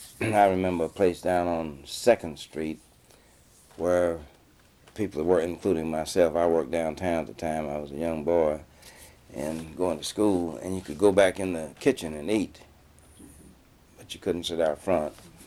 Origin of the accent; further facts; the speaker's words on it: Paducah, Kentucky, United States; In growing up in Paducah as a young boy, the patterns of segregation were not as rigid as in the Deep South, but however they existed.